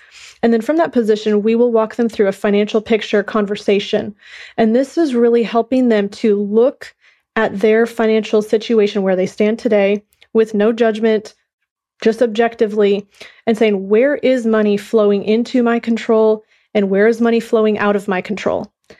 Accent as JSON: {"language": "English", "region": "Minnesota", "country": "United States", "moved": "as an adult", "lives_now": "Texas, United States", "said": "I moved down to Texas from Minnesota."}